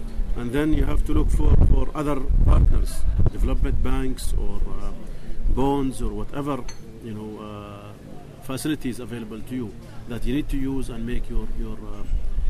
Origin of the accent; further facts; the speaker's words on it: Oman; I'm from the Sultanate of Oman.